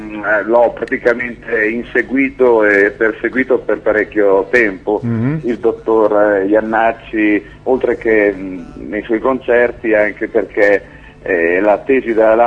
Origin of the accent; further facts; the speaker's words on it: Bologna, Emilia-Romagna, Italy; Io sono di Bologna, vengo da Bologna, in realtà abito ancora a Bologna e ci abiterò ancora, penso, per un po' di tempo. E finché non mi mandano via, ecco, finché non mi mandano via rimango a Bologna, perché mi piace rimanere a Bologna.